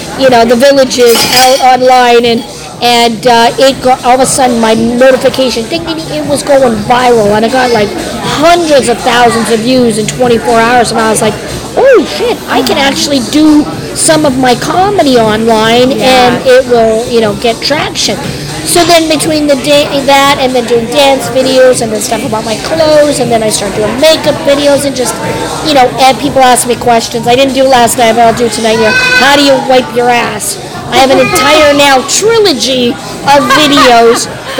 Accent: Manitoba, Canada; I know I've been here, because I grew up in Manitoba, my family would come across the border on occasion.

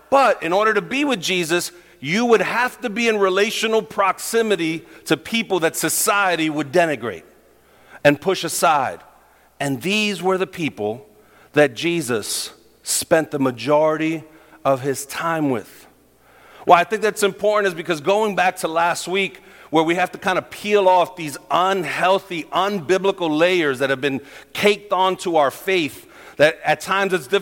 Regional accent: New York, United States; Because you got to understand, I'm a New Yorker. This is the first time me being out of New York.

